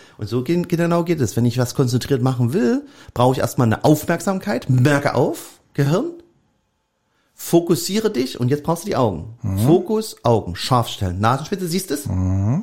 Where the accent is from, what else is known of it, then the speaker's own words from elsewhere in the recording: East Germany, Germany; Ich bin ja im Osten groß geworden.